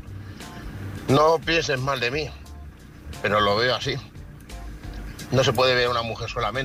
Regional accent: Pantoja, Castilla-La Mancha, Spain; Soy de Pantoja.

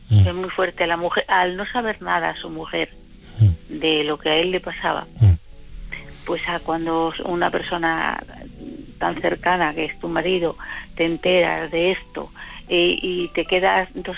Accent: Ávila, Castile and León, Spain; now in Barcelona, Spain; vivo en Barcelona, pero ya te dije el otro día que soy de Ávila.

